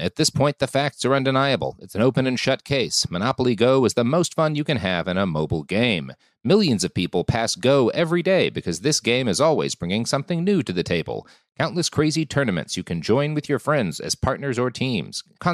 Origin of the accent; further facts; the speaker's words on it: Oklahoma, United States; I come from Oklahoma, boy.